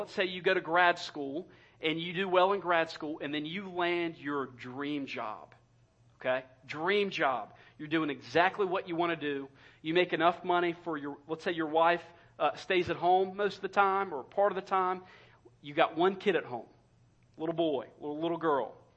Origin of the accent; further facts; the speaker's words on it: United States; Now, I personally, guys, as an American, I hate pain.